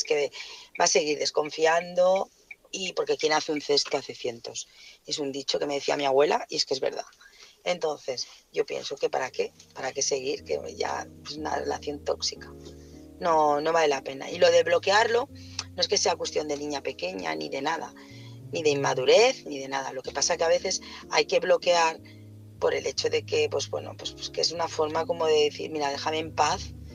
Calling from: Barcelona, Catalonia, Spain; Hola, buenas noches.

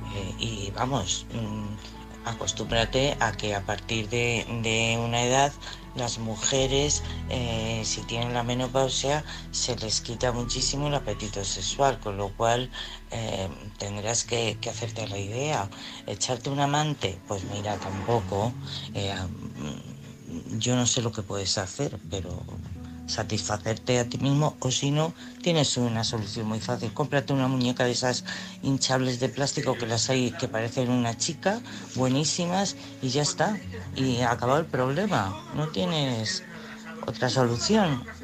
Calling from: Madrid, Community of Madrid, Spain; de Madrid

